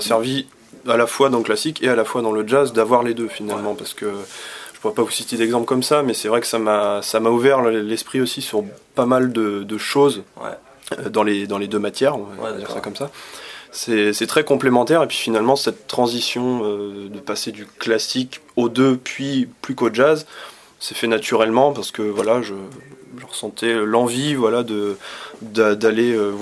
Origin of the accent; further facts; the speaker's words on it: Évreux, Normandy, France; Bon, là, je suis originaire d'Évreux.